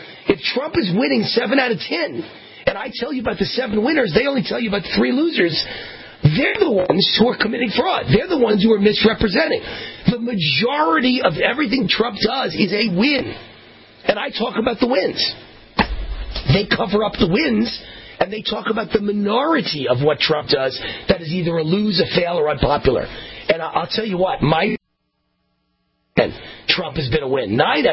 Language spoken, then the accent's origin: English; New York, United States; Because I'm from New York originally, Con Ed.